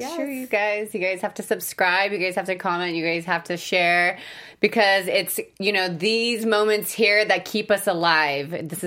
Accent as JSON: {"language": "English", "town": "San Francisco", "region": "California", "country": "United States", "said": "I mean, we live in California, you know what I mean? I'm from San Francisco. So many hippies there, you know?"}